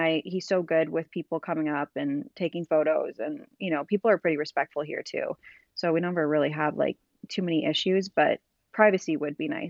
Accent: North Bay, Ontario, Canada; they're from Sudbury, Ontario, and I'm from North Bay. So it's about like an hour drive and we grew up together

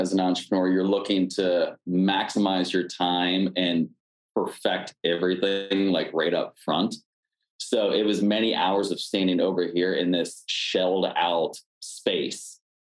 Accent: Pennsylvania, United States; I'm originally from Pennsylvania, met a guy who was also from Pennsylvania

